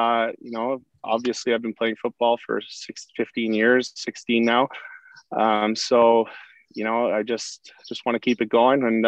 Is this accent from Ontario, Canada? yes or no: no; Sherwood Park, Alberta, Canada; I grew up in Sherwood Park, you know, working 50-50 at the games growing up